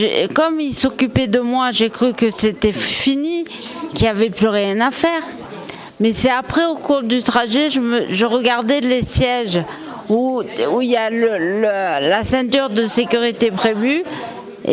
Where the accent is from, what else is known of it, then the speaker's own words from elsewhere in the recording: Manosque, Provence-Alpes-Côte d'Azur, France; De Manosque.